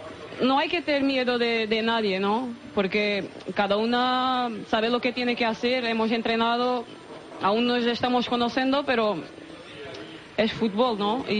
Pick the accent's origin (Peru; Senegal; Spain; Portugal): Portugal; Spanish is a second language; Sí, soy portuguesa.